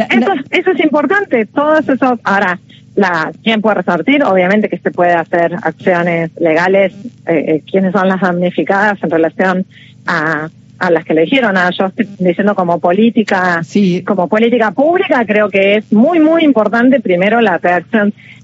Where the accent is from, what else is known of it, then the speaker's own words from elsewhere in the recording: Argentina; Si nosotros como argentinos y argentinas, como personas